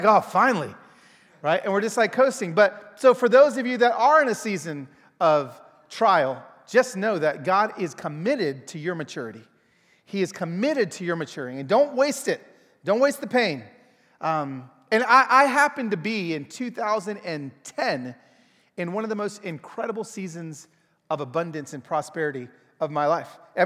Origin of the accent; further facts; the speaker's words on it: Pico Rivera, California, United States; born there; And so whenever I come back home, I was born in Pico Rivera, and I'm in Southern California